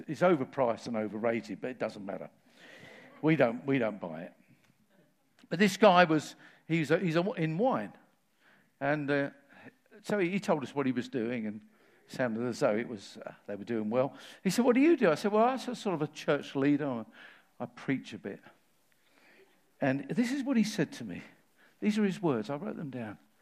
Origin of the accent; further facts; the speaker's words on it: England, United Kingdom; I said, well, being an Englishman, you would expect me to.